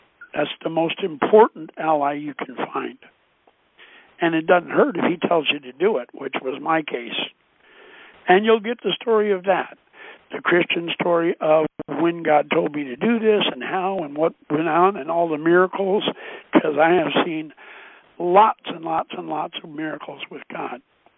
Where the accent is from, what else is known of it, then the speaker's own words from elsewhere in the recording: United States; I want you to understand, I am an American, and what is good for America, I believe in, and I believe it should happen.